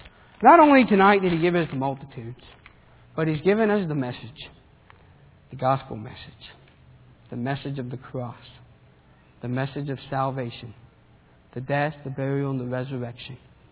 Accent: Argentina; I remember growing up in Argentina as a boy

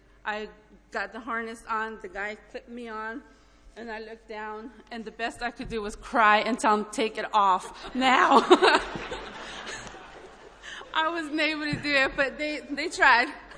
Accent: El Salvador; now in United States; I, as many of y'all know, I'm from El Salvador, so I truly feel blessed to live in this country

